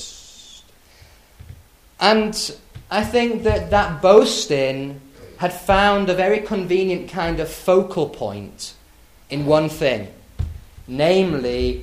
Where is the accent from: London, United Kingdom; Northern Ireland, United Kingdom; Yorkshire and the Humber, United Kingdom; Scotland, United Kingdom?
Yorkshire and the Humber, United Kingdom; Thirsk; I come originally from Thirsk, a small market town in North Yorkshire.